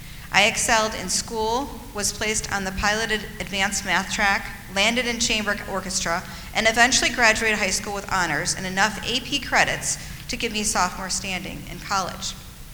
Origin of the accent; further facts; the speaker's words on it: Brecksville, Ohio, United States; English is a second language; I grew up in Brecksville, and I graduated from the high school in 2000.